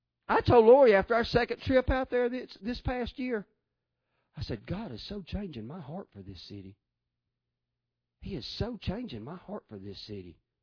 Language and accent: English; the South, United States; They'd be like, where are you from? You're from the South, aren't you? I'm like, yeah, we may be ignorant hillbillies, but we have some manners about us.